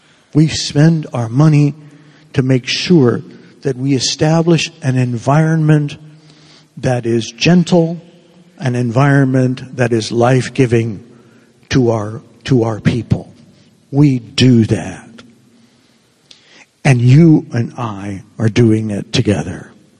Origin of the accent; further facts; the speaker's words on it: Cuba; now in United States; I love being an American. I love it. I'm originally from Cuba, but I love being an American.